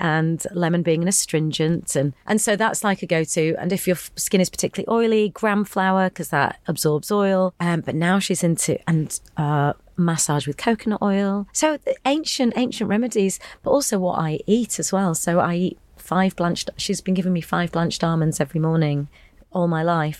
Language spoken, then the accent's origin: English; Bradford, Yorkshire and the Humber, United Kingdom; as an Asian kid growing up in Bradford in the 80s and 90s, you know that you are not seen the same as everybody else.